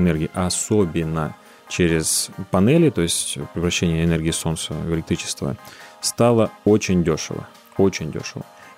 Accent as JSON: {"language": "Russian", "region": "Central Black Earth Region", "country": "Russia", "said": "Я сам из Черноземья"}